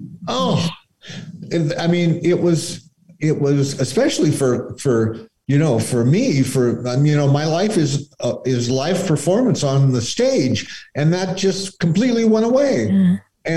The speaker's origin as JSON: {"language": "English", "town": "Scottsdale", "region": "Arizona", "country": "United States", "tie": "born or raised there", "moved": "yes", "said": "Right? Yeah, yeah. Okay. I grew up in Scottsdale."}